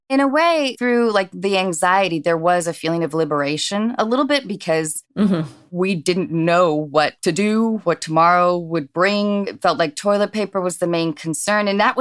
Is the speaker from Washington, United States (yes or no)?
yes; Edmonds, Washington, United States; now in Los Angeles, United States; Yeah, I'm in LA, and I want to get into Northwest talk. I grew up in Edmonds, Washington.